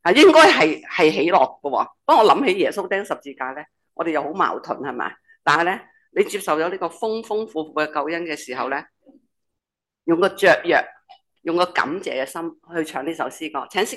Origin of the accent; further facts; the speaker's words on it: Hong Kong; 我们香港人的风假